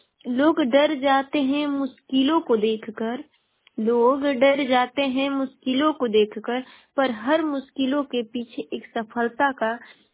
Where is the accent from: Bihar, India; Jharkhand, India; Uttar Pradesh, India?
Uttar Pradesh, India; Ballia; मैं बलिया जिले की निवासी हूँ।